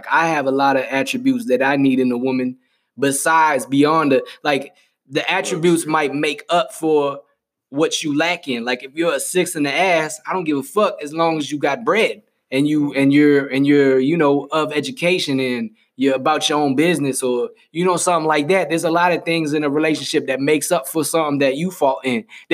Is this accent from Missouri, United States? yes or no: no; Boston, Massachusetts, United States; like I grew up in Boston, in the city.